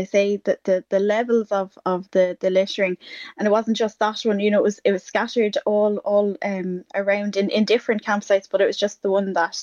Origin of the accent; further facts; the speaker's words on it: Dungarvan, Munster, Ireland; I'm from West Waterford.